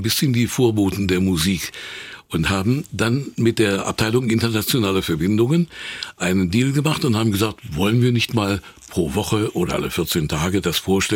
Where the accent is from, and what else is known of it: Wernigerode, Saxony-Anhalt, Germany; born or raised there